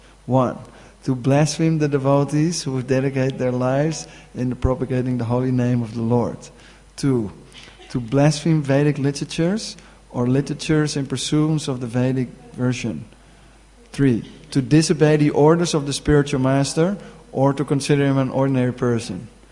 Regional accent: Amsterdam, North Holland, Netherlands; I'm very bad at it because I'm from Amsterdam

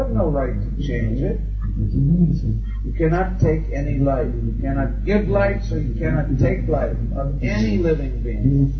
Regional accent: England, United Kingdom; I'm from England.

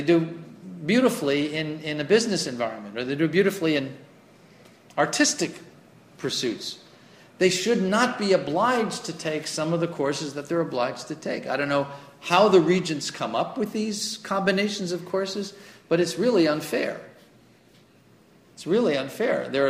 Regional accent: New York, United States; because I'm a New Yorker, this is the culture as well

